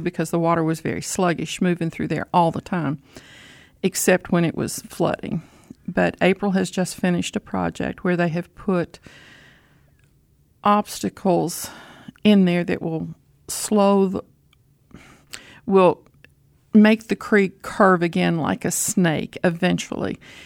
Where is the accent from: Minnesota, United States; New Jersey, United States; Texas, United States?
Minnesota, United States; Moorhead; I was born and raised in Moorhead, and my dad had a furniture store where the conference center is now.